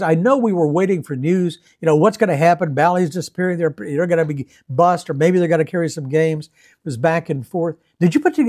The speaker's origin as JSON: {"language": "English", "country": "United States", "tie": "born or raised there", "said": "So when I was a kid, I grew up in the Panhandle. I grew up a Yankees fan."}